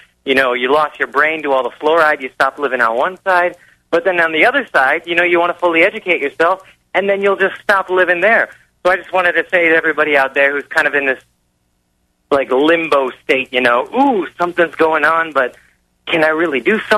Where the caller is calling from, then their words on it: Wisconsin, United States; I'm calling from Wisconsin